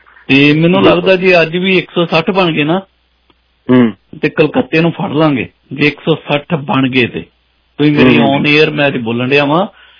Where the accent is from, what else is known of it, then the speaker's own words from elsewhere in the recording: Punjab, India; ਮੈਂ ਤਾਂ ਪੰਜਾਬ ਦੇ ਬੰਦਾ